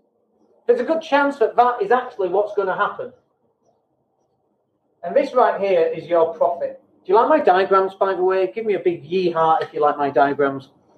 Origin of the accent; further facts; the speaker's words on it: Leeds, Yorkshire and the Humber, United Kingdom; now in Spain; I actually live in Spain now, but I'm from Leeds originally. I'm recording this live from Spain.